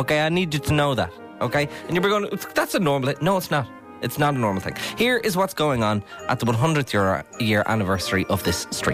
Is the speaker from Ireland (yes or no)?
yes; Dublin, Leinster, Ireland; also born or lived in Drogheda; I obviously was born in Drogheda, but all my family are from Finglas and I grew up in Dublin and, you know, that's kind of my area.